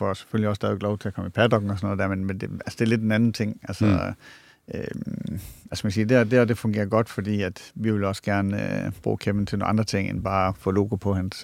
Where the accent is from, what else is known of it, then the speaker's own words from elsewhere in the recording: Aalborg, North Denmark Region, Denmark; og jeg kommer fra Aalborg, så det er også, så vi angriber tingene meget pragmatisk